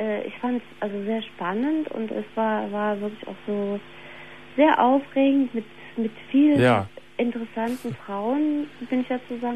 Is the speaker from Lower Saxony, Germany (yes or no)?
no; Cologne, North Rhine-Westphalia, Germany; ich kam aus der Kölner Kunstszene, also ich komme aus Köln, wie